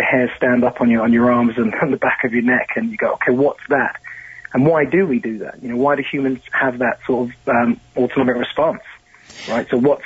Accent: London, United Kingdom; growing up in London, you know, very old society, ghosts come with the territory, right?

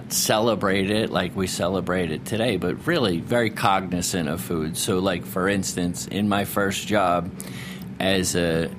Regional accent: Narragansett, Rhode Island, United States; And when I grew up in Rhode Island, I grew up in a little town called Narragansett, Rhode Island, and Point Judith is in Narragansett, and that's the fishing port of Rhode Island.

